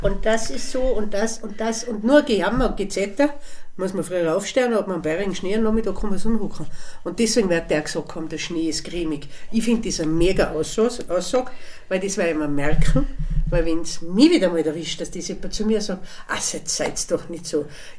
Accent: Austria

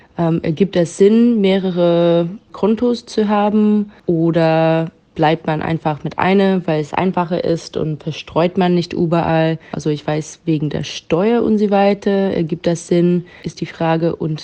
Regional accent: Canada; Ich komme ursprünglich aus Kanada

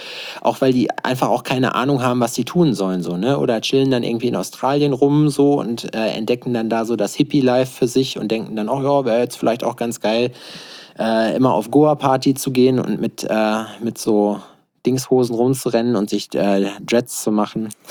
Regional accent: Berlin, Germany; Aber das ist wie als Berliner so, da hast du auch alles gesehen

